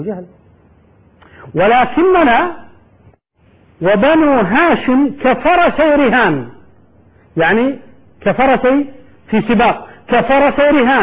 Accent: Kuwait; عندما ننظر عندنا في الكويت على سبيل المثال

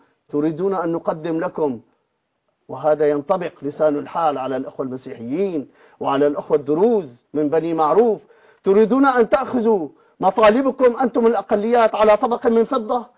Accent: Syria; كما تساقطت أوراق الخريف في بلدي سوريا الحبيبة،

